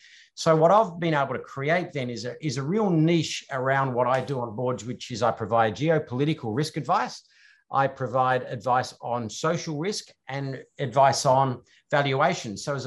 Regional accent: Australia; I'm an Australian, but I'm a dual national with the UK

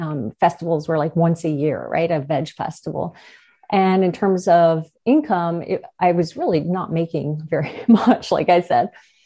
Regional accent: Newfoundland and Labrador, Canada; We are from Newfoundland, and we were in a small town

